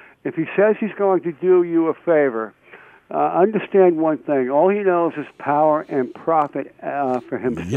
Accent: Hicksville, New York, United States; I'm from Hicksville, New York.

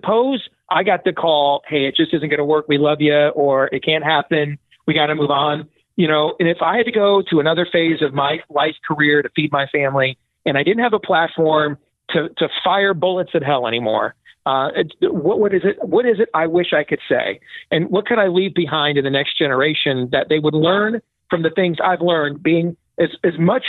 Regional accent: Iowa, United States; this was getting to the end of her run for the presidency here in my home state of Iowa.

